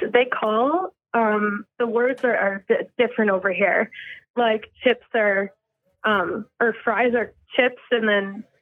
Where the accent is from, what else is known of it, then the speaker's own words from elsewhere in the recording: Oshkosh, Wisconsin, United States; now in Winchester, United Kingdom; Yeah, I'm actually from Oshkosh, Wisconsin.